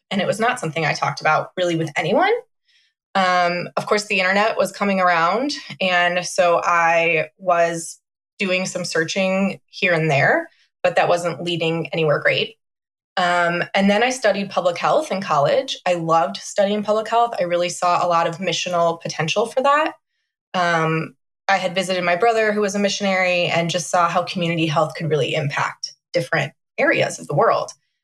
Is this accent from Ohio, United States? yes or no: no; Illinois, United States; I grew up in a Christian home, and I grew up in a really great church. I'm from Chicagoland. My parents still attend that church.